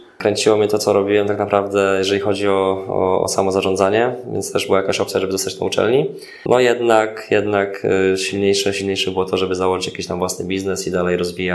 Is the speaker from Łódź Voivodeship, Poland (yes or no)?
yes; Łódź, Łódź Voivodeship, Poland; większość projektów jest w rodzinnej Łodzi.